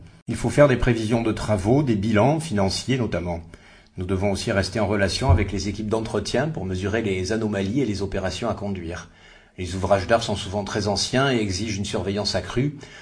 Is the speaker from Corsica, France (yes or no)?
no; Bourgogne-Franche-Comté, France; born there; Je suis né en Bourgogne, dans une petite commune, Cerlé, où mes parents étaient agriculteurs.